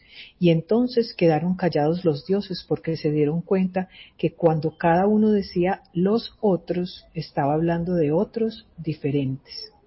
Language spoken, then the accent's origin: Spanish; Antioquia, Colombia; tengo unos papás que no son antioqueños, pero yo crecí en Antioquia